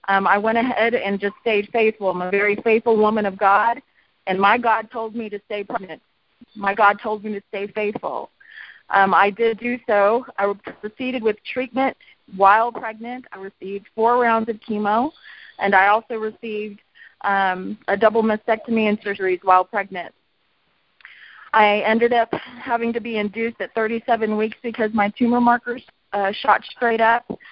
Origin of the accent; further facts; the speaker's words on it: Dallas, Texas, United States; I am from Dallas, Texas.